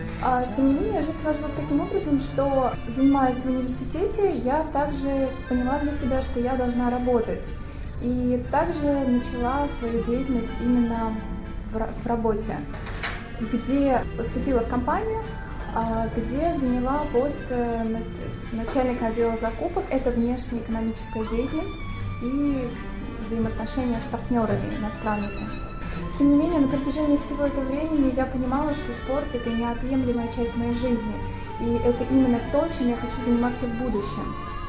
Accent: Saint Petersburg, Russia; выступала за сборную Санкт-Петербурга, это мой родной город.

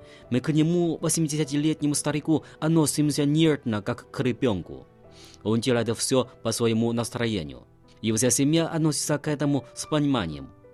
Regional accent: Wangjiawopu, Heilongjiang, China; Russian is a second language; Мое родное село Вандяопу расположено на северо-востоке страны по провинции Хэлунцзян.

